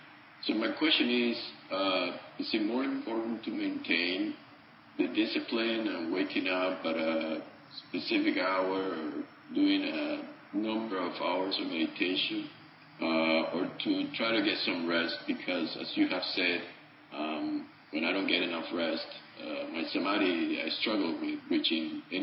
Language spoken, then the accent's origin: English; Dominican Republic; now in United States; I am from Dominican Republic, but I live in Texas.